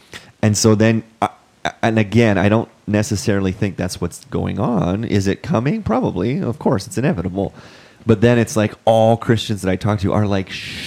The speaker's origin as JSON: {"language": "English", "country": "Canada", "tie": "born or raised there", "said": "in my lifetime, right, 35 years growing up in Canada, I have never once been persecuted for my faith."}